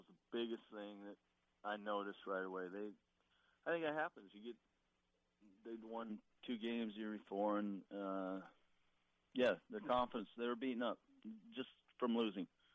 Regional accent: the West, United States; I was born and raised in the West. I'd gone to college out there. All my contacts were out there.

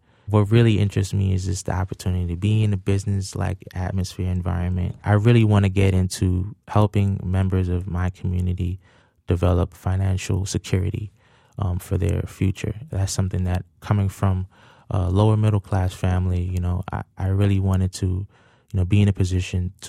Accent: Brooklyn, New York, United States; I'm from Brooklyn, New York, Canarsie, New York, particular.

